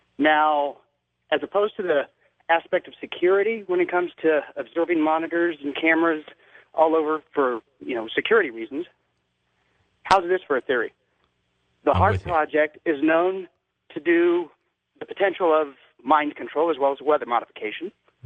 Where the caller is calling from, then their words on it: Spokane, Washington, United States; I'm calling from Spokane, Washington.